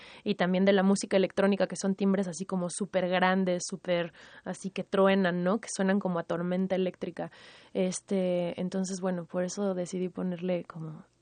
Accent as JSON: {"language": "Spanish", "country": "Mexico", "said": "este derecho que tenemos como mexicanos a cantar esta música"}